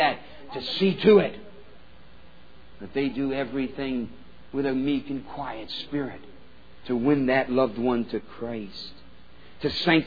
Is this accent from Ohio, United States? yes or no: no; New York, United States; accent: New York; Excuse me. That's my New York accent.